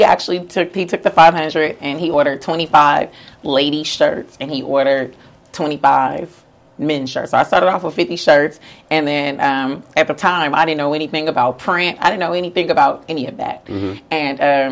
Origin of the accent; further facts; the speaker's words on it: Oakland, California, United States; now in Los Angeles, United States; So in addition to, you know, my hometown, Oakland, I got the people in San Francisco.